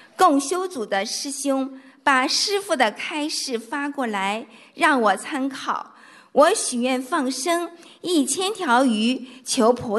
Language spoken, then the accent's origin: Chinese; Tokyo, Japan; 我来自日本东京